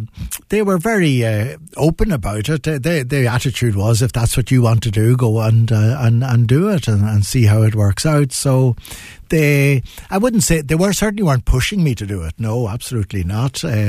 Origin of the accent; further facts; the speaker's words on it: Newry, Northern Ireland, United Kingdom; so probably would have described myself as upper middle class, even growing up in Newry.